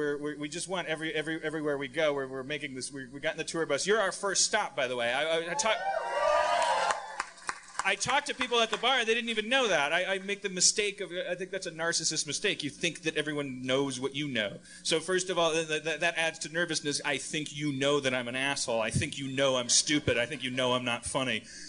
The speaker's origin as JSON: {"language": "English", "region": "Wisconsin", "country": "United States", "said": "I'm from Wisconsin. It was cheese."}